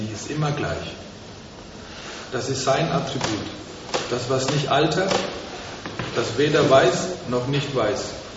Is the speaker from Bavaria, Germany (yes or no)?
yes; Winsbach, Bavaria, Germany; ich bin auch in Franken lange Zeit aufgewachsen, in Deutschland.